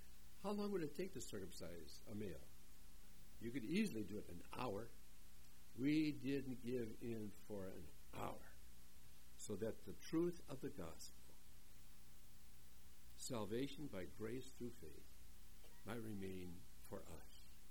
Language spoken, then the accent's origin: English; Hinckley, Minnesota, United States; I grew up in Hinckley, Minnesota, where the men are men and pansies are flowers. The women are slightly above average. That's where I grew up.